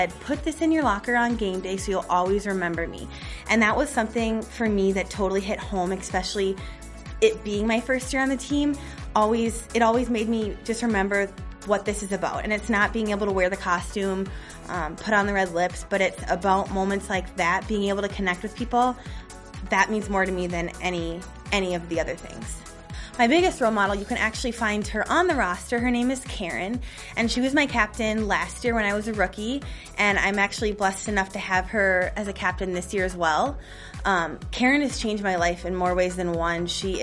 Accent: Prior Lake, Minnesota, United States; I am from Prior Lake, Minnesota, and this is my second year as an MVC.

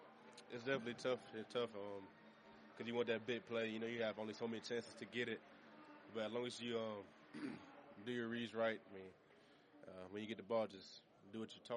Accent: Georgia, United States; Yeah, man, we're both from Georgia and both cousins, but for the most part, he was in Atlanta and I was in my hometown.

